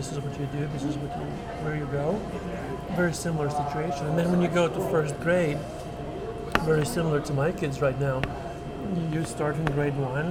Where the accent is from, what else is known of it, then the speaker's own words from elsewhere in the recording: Latvia; English is a second language; I was born right here in Salisbury. So that's where my family is from. So I'll start maybe from the beginning. I was born in Salisbury. I went to Ogre and I finished the forest technical school.